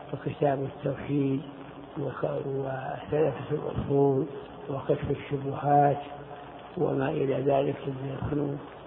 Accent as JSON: {"language": "Arabic", "town": "Unaizah", "region": "Al-Qassim", "country": "Saudi Arabia", "tie": "born there", "said": "أنا كنت أنا من مواليد عنيزة القصيم"}